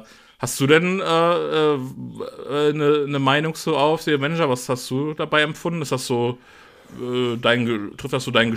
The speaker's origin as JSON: {"language": "German", "town": "Kiel", "region": "Schleswig-Holstein", "country": "Germany", "said": "so als Kieler einfach so mal in die Mitte von Deutschland fahren"}